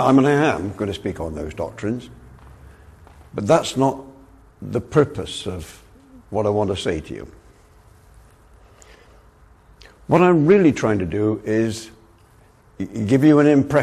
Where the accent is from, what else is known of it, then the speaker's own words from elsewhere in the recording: United Kingdom; Now there, let me just say straight away, I come from the United Kingdom, so I speak in English, and I know that makes it difficult for some of you here in Seattle.